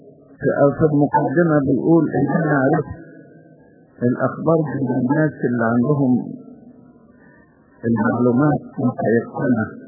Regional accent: Egypt; عندنا في مصر الام رفقة في صنباط الكنيسة على اسم الام رفقة

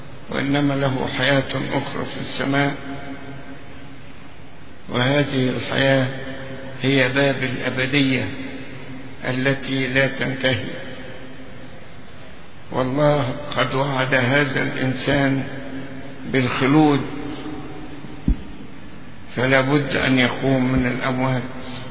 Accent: Egypt; مصلين في هذه المناسبة من اجل بلادنا مصر ان يسود فيها السلام والامان والاستقرار وأن يتحسن اقتصادنا.

